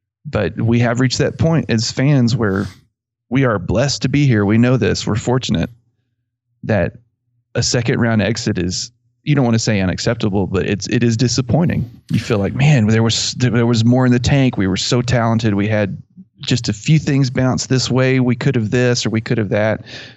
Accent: Abilene, Texas, United States; I grew up around Abilene.

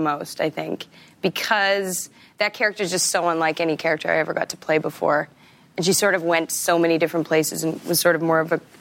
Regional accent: Regina, Saskatchewan, Canada; I'm from Regina.

